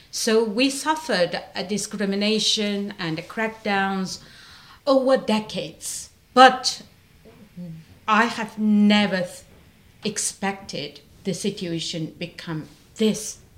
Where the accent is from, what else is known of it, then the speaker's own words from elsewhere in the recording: Ghulja, Xinjiang, China; moved away; that I was in Gulja, in my hometown, in February 1997.